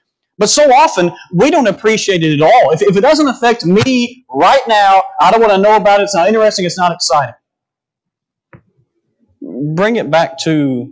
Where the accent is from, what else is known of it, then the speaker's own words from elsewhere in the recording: United States; because I'm an American in 2021, and my attention span is about 2 seconds long.